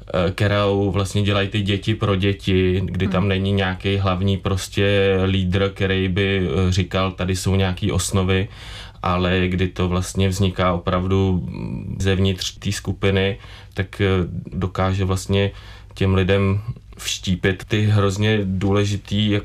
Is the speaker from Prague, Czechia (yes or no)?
yes; Prague, Czechia; i když jsem teda Pražák rodil, já vždycky jsem žil v Praze.